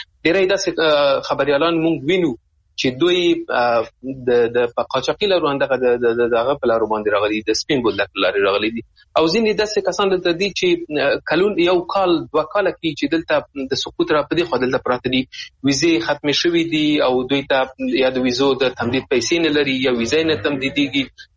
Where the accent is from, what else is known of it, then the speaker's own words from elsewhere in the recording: Afghanistan; now in Pakistan; دوی چې زه خو له افغانستان راوتلی یم.